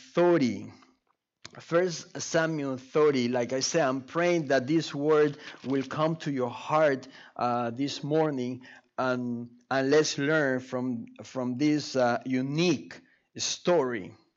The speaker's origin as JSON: {"language": "English", "country": "Venezuela", "tie": "born or raised there", "second_language": "English", "moved": "yes", "lives_now": "Quebec, California, United States", "said": "I have an accent. So I'm from Venezuela. I grew up there. I came to Canada, and now I moved to Quebec, and now it's all a mess in my mind. It's just French, English, I don't know, Spanish"}